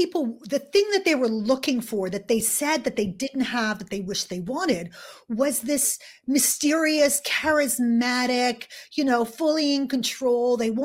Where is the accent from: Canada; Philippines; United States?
Canada; moved away as an adult; now in United Kingdom; I moved to the UK from Canada